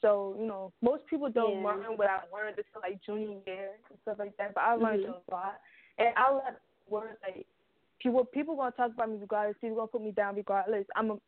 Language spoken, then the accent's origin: English; New Jersey, United States; I'm from North Jersey, and that's like what like a dangerous place